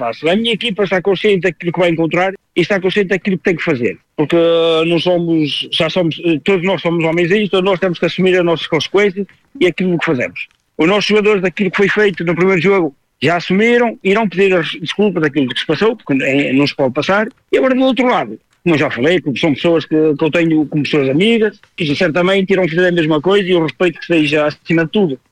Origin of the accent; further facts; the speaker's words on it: Portugal; eu sou português